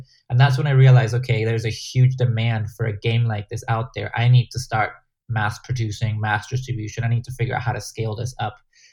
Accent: Guatemala; I had my old game that I grew up in playing in Guatemala.

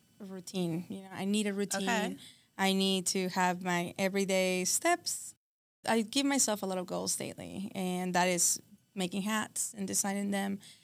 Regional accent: Mexico; also born or lived in Texas / Los Angeles; I was born in Texas. I grew up in Mexico. And when I was about 11 or 12, I went to L.A. We have a family house in Los Angeles.

